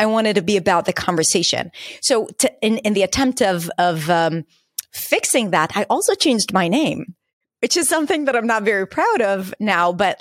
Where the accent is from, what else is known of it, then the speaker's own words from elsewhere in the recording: Israel; I got Middle Eastern, which is, you know, like my roots are from there. Actually, I'm born and raised in Israel, but my mom is from Libya. My dad was born in Iraq. Like my roots are Middle Eastern.